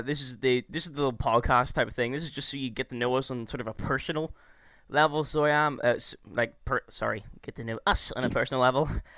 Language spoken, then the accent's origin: English; Northern Ireland, United Kingdom; I come from Northern Ireland as well. I'm in the same town as Michael.